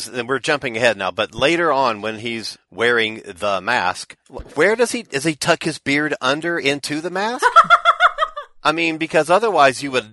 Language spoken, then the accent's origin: English; Florida, United States; I grew up in Central Florida where there are orange trees, you know, everywhere